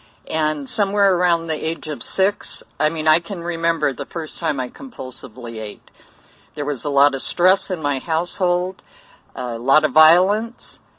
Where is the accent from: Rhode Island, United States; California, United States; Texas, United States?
California, United States; Hollywood; born there; To give you some background, I was born in Hollywood.